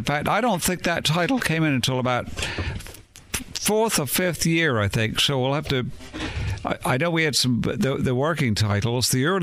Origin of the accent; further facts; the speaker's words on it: United Kingdom; now in United States; Believe it or not, I was an American fighting man as a British subject.